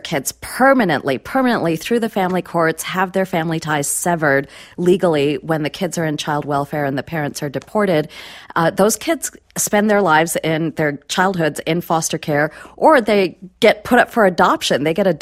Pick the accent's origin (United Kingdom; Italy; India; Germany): India; English is a second language; now in United States; My own people, I'm Indian immigrant. Indians are the sixth largest group of people without papers in the country.